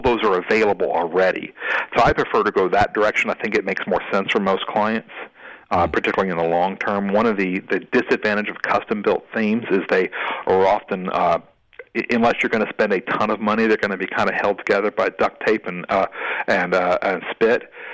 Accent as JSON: {"language": "English", "region": "Scotland", "country": "United Kingdom", "said": "So I'm a Scottish boy."}